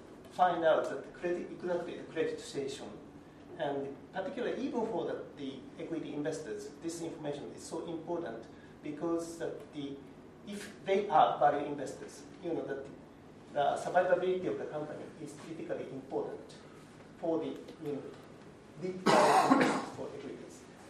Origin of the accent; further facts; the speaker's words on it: Japan; English is a second language; I come from Japan, so we don't have the similar regulation that you have.